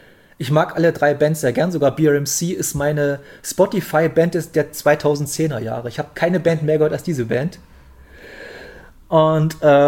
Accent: Bautzen, Saxony, Germany; now in Leipzig, Germany; Ich wohne ja, ich komme hier aus Bautzen, meine Ausbildung war zu Ende und dann habe ich habe immer schon ein bisschen in Leipzig gewohnt, da bin ich mal nach Leipzig gezogen.

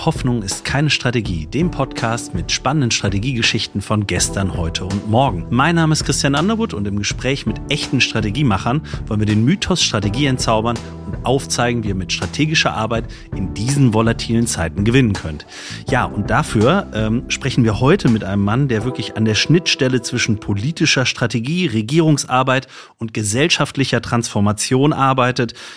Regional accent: Saarland, Germany; als Saarländer muss man ja einen Grund haben, hierher zu kommen.

